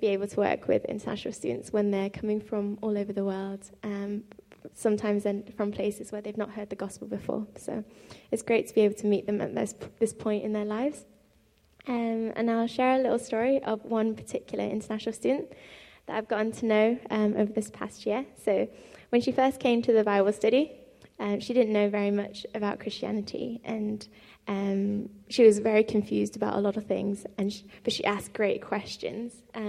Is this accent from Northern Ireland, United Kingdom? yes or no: no; Birmingham, West Midlands, United Kingdom; now in Scotland; But I live in Scotland now, but as Anzi said, I grew up in Birmingham, and BCEC's been my home church for a long time.